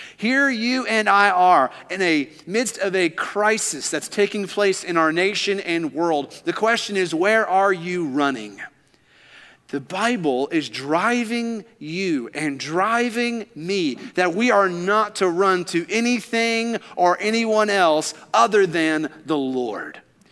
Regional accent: Kentucky, United States; You see, growing up in Kentucky, I always assumed that the tornadoes only took place in the Midwest, in that tornado alley of Kansas, Texas, just all up in that area. But then I moved here and I realized, oh, Alabama is a tornado gathering place.

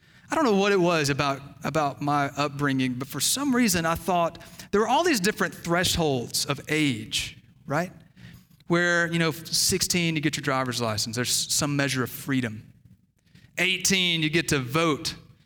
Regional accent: Mississippi, United States; I'm from Mississippi originally, and that's kind of my excuse for everything, right? That when I drive poorly, when I misspell words, when you don't understand my accent, whatever it is, I'm from Mississippi, okay?

